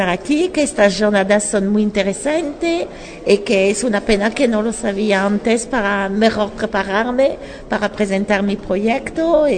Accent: France; Spanish is a second language; pero soy mitad francesa, mitad español. Pero mi papá no me enseña castellano.

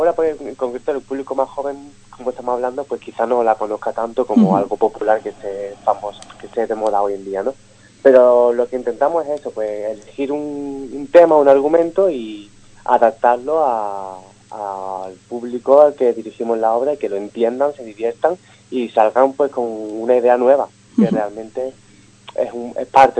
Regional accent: Málaga, Andalusia, Spain; Nosotros somos de Málaga

